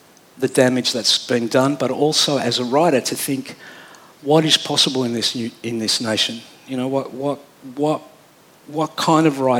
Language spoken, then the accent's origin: English; Australia; our parochialism is what frustrates me as an Australian all the time